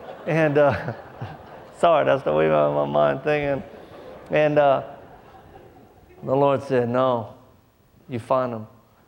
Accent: Mississippi, United States; I go through the town where I was raised in Mississippi.

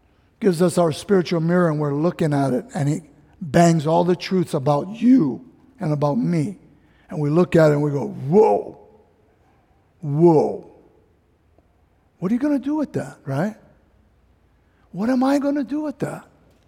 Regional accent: Kalihi, Hawaii, United States; Believe me, I never was one kid growing up in Kalihi going, oh, when do I go in Israel, cuz?

